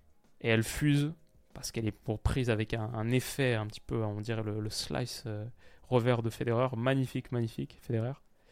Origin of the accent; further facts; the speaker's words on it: Lyon, Auvergne-Rhône-Alpes, France; moi je l'adore en tant que Lyonnais, évidemment